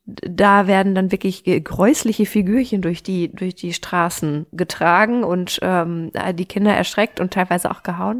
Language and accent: German; Baden-Württemberg, Germany; ich komme ja aus dem Schwarzwald